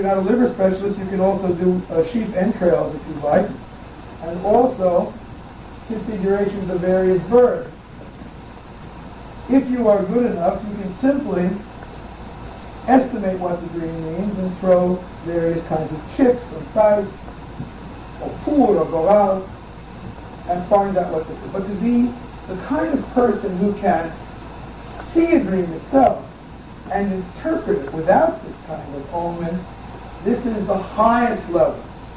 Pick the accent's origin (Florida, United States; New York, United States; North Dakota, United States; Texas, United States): New York, United States; New York City; Now, I grew up in the Bronx, in a fairly rough neighborhood, you know, 50 years ago.